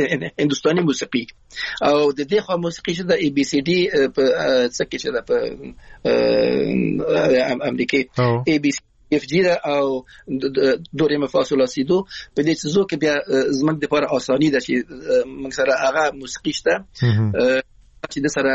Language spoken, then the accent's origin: Pashto; Afghanistan; now in Iran; موږ د افغانستان راغلی یو نو ایران راغلی مو